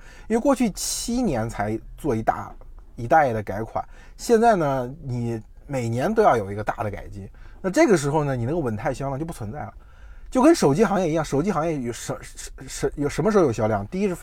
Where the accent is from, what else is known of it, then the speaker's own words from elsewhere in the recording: China; 我们中国人买车核心的逻辑是比较啊